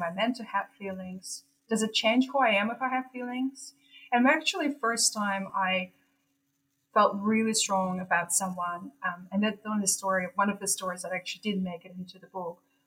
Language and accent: English; Russia; And growing up in Russia was interesting in a way that I didn't really question very much.